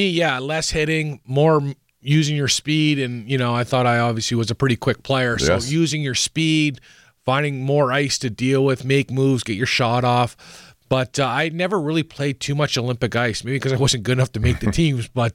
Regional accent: Canada; I try to explain, like, what it means to put a Canadian jersey as a Canadian

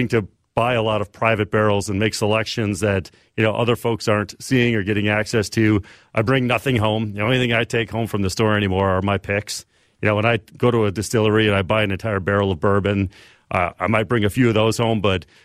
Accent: Redwood Falls, Minnesota, United States; also born or lived in Milwaukee / Chicago; Yeah, I grew up in Redwood Falls, southwest Minnesota. Small town, 4,000 people if you're not familiar with it.

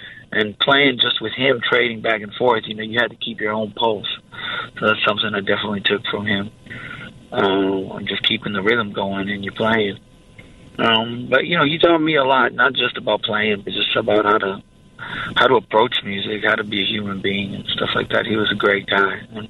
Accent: Chicago, Illinois, United States; also born or lived in Warsaw, Poland; Yeah, well, I was born in Warsaw, Poland, that's right, in 1982, and my parents brought me here as a little kid, and yeah, we settled in the Chicago area first. You know, and I lived in Chicago until I was 11, almost 12 years old.

